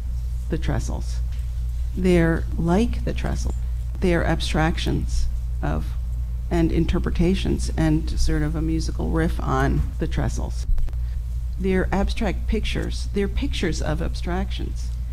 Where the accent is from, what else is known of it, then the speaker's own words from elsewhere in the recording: New Jersey, United States; I grew up in Jersey and was formed by two things, my parents' deli and yearly trips to either the Met, MoMA, or the Whitney.